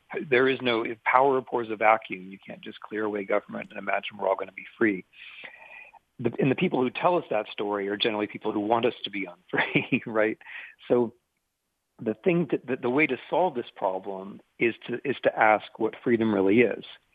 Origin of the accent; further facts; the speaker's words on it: Centerville, Ohio, United States; I grew up in Centerville, went to Centerville Public Schools, and was very familiar with Yellow Springs.